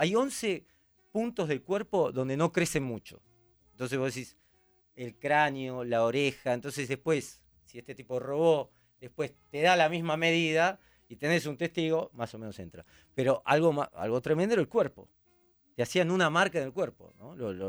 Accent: Argentina; Que es lo que nosotros como argentinos no podemos creer.

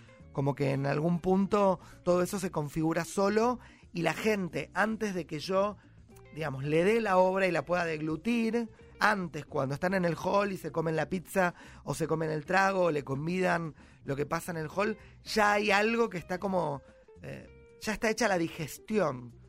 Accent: Argentina; nuestra caja social, política, económica, anímica, como argentinos

